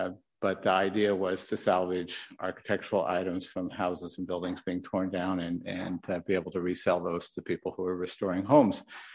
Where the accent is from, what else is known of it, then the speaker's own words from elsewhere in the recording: Portland, Oregon, United States; But I grew up in Portland. Grew up in a family with a family business, a contracting business that was in the basement of our home. A big Irish Catholic family, of which I was the baby of eight.